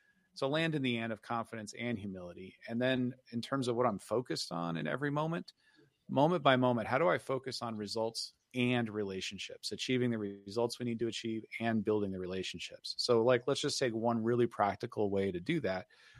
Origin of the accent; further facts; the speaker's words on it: Denver, Colorado, United States; when I was a young boy, I grew up in Denver and I grew up on the west southwest side of Denver.